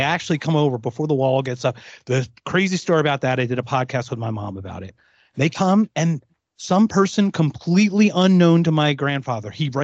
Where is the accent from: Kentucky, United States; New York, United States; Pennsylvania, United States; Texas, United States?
Pennsylvania, United States; Philadelphia; born there; I was born in Philadelphia. My parents were both German. They were both born in Germany.